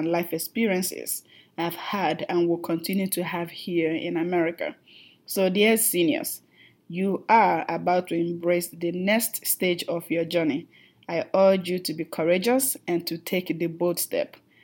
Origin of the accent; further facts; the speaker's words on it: Nigeria; English is a second language; now in United States; As you can already tell from my accent, I'm from Nigeria.